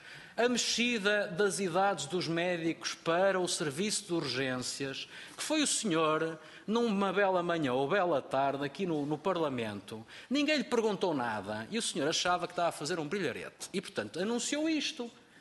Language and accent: Portuguese; Valongo, Norte, Portugal; Eu, de facto, sou do Conselho de Valongo.